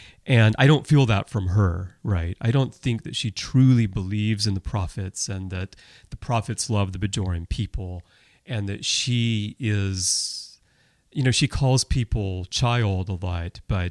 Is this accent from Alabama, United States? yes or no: yes; Alabama, United States; And I was raised in the Baptist church in Alabama.